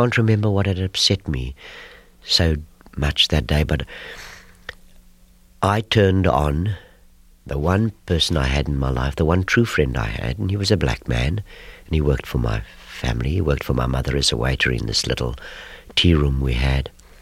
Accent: Port Elizabeth, Eastern Cape, South Africa; a group I worked with in my hometown of Port Elizabeth.

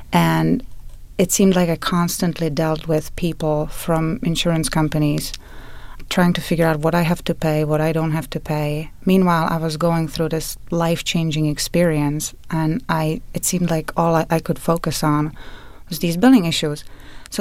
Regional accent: Prague, Czechia; But I'm originally from Prague, which is in the Czech Republic

